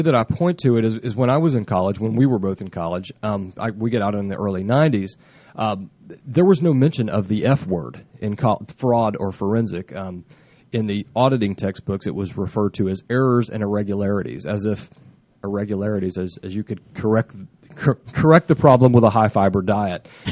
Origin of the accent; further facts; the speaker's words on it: Mobile, Alabama, United States; I grew up in Mobile, Alabama, on the Gulf Coast